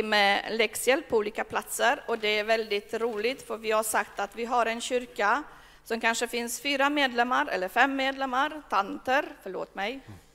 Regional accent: Sweden; born there; Att jag är född i Sverige, det har mig bara på.

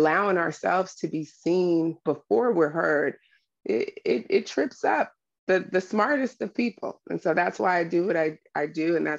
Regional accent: Oakland, California, United States; I'm from East Oakland, born and raised, I'm a Black woman.

